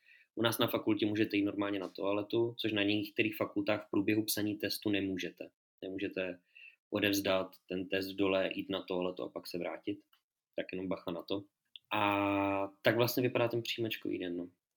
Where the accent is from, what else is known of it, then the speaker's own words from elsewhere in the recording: Brno, South Moravian Region, Czechia; A já teda pocházím z Brna